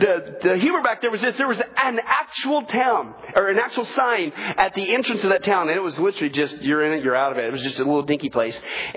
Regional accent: Kansas, United States; We're going to say howdy ho to Alethea Griggs from my home state. That's right, Kansas, the land of Oz and snooze and all that kind of funny stuff.

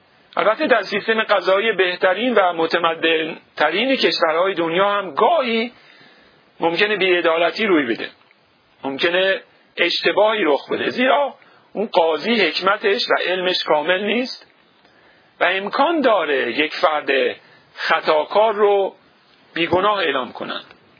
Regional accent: Iran; برای ما که در جامعه ایران بزرگ شدیم، قانون و قانونمندی هیچ معنایی نمیده

